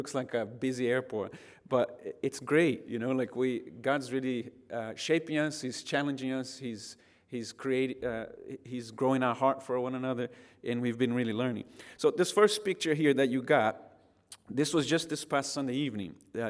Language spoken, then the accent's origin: English; Brazil; English is a second language; So I'm from Brazil